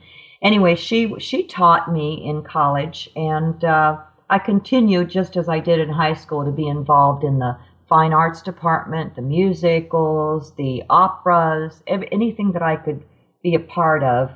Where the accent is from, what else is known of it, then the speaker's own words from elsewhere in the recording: West Virginia, United States; moved away; You know, I came from West Virginia, and here I was going to New York City all by myself. So that was a big step.